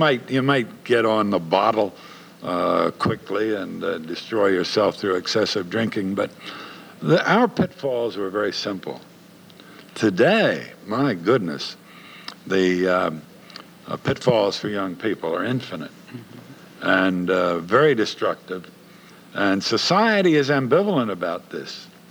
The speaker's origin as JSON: {"language": "English", "region": "Pennsylvania", "country": "United States", "tie": "born or raised there", "said": "I've testified to the fact that this is my hometown. I'm tremendously indebted to it."}